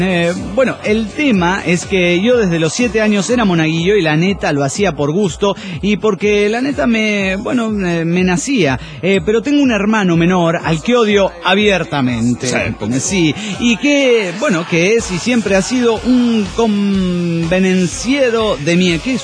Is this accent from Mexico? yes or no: yes; Mexico City, Mexico; Soy la carismática del DF mexicano.